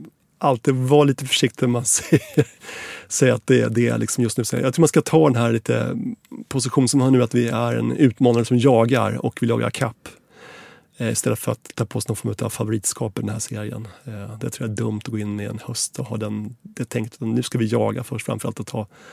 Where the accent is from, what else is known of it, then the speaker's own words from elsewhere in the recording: Kungsängen, Stockholm County, Sweden; Jag är uppväxt i Kungsängen och där var AIK en ganska stark klubb.